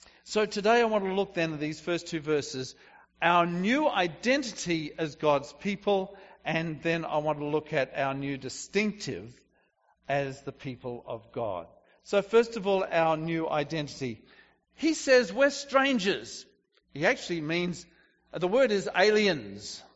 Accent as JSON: {"language": "English", "country": "New Zealand", "also_born_or_lived": "Australia", "lives_now": "United States", "said": "I'm an alien here. I'm a New Zealander, and I'm actually Australian too. But I'm not a US citizen."}